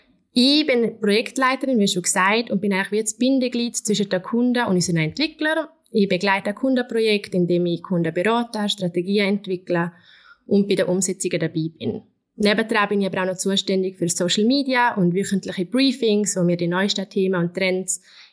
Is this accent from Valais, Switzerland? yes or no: no; Chur, Graubünden, Switzerland; ich komme aus Chur